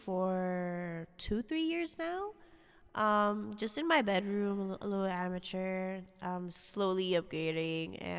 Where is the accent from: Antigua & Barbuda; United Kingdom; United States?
Antigua & Barbuda; now in Toronto, Canada; Okay, so we can start back from the country I was born. I was born in Antigua. I came here 7 years ago. And back home, I was part of the choir.